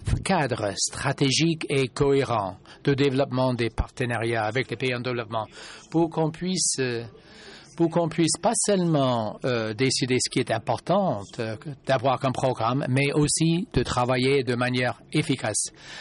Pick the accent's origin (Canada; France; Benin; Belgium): Benin; Je viens du Bénin.